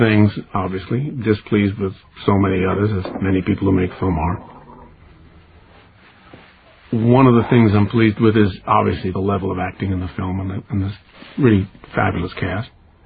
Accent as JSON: {"language": "English", "town": "New York City", "region": "New York", "country": "United States", "tie": "born or raised there", "said": "Now, again, I'm a Jewish guy. I grew up in New York City as an art student, and most, if not all, art students spend time in churches drawing, sketching."}